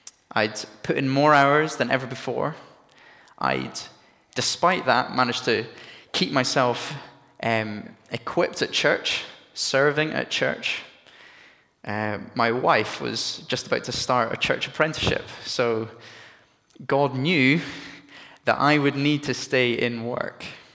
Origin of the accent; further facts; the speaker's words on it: Edinburgh, Scotland, United Kingdom; I'm not from these parts. I'm from Edinburgh.